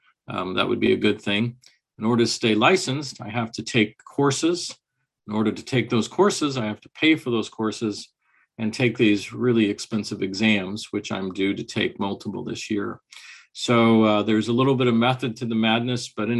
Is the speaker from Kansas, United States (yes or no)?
yes; Overland Park, Kansas, United States; I'm from the Kansas side of Kansas City, Kansas. And in fact, my particular municipality is called Overland Park.